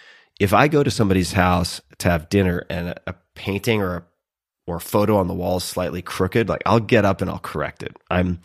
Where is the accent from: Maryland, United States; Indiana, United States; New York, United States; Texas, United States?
New York, United States; Hopefully, I'm from Long Island. I apologize.